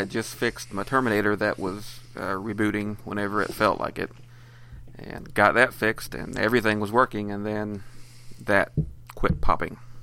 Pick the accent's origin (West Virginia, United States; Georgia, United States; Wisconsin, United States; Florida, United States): West Virginia, United States; Beckley; So we are from Beckley, West Virginia, and we decided to do a little podcast.